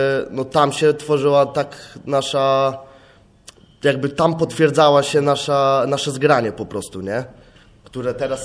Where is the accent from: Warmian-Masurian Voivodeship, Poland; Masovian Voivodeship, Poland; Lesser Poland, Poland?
Warmian-Masurian Voivodeship, Poland; a jakby jestem z Mazur, więc ten klimat jest mniej więcej bardzo podobny.